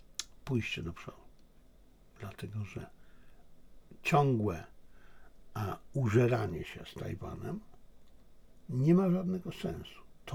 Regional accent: China; Ja wprawdzie jestem Chińczykiem, ale jestem jednym z 1 400 000 000 Chińczyków.

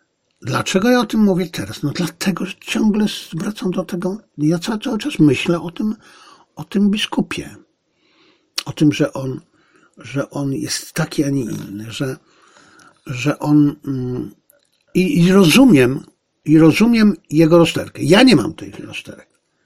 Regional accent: Zabrze, Silesian Voivodeship, Poland; born there; Ale Bóg mi dał to szczęście, że urodziłem się w ciekawym miejscu, w interesującej rodzinie, w Zabrzu.

